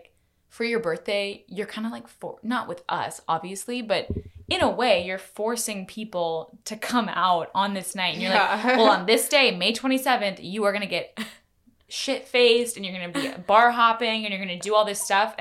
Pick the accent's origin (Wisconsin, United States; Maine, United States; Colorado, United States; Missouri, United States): Maine, United States; When G and I grew up in Maine, my dad, we had a hot tub.